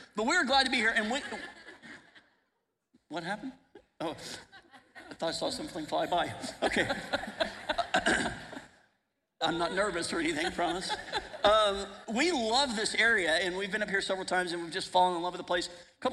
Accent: Phoenix, Arizona, United States; This is my wife, Melissa. We are from the Phoenix area, and we are so stoked to be here with you guys

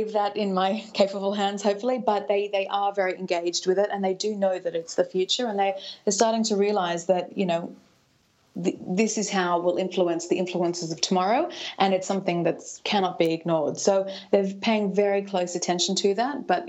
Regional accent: Australia; now in Denmark; I'm not Danish by my accent. I'm actually Australian.

